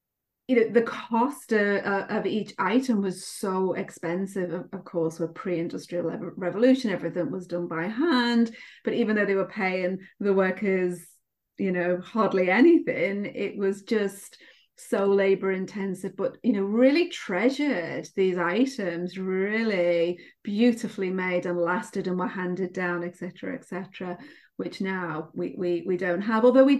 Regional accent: United Kingdom; I'm a bit obsessed with history, especially being a Brit, English history and the Tudors.

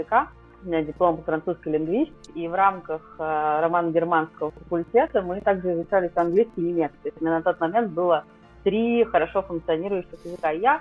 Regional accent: Moscow, Russia; я из Москвы, родилась в этом прекрасном городе почти 42 года назад. И прожила в нем первые 40 лет своей жизни

